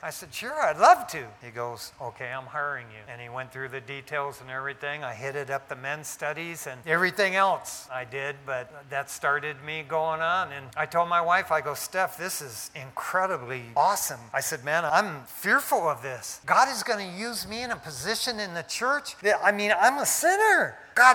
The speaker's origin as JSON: {"language": "English", "town": "East Detroit", "region": "Michigan", "country": "United States", "tie": "born or raised there", "said": "I was born and raised in East Detroit, Michigan. Grew up in Detroit."}